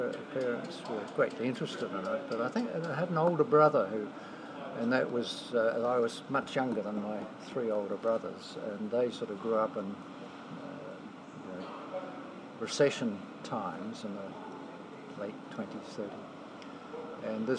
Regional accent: Eketahuna, Manawatū-Whanganui, New Zealand; born there; I said, I was born in Eketahuna.

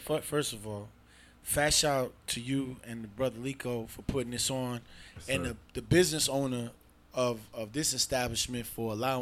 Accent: Bronx, New York, United States; now in Atlanta, United States; Obviously, I'm from New York, from the Bronx. But I've been here.

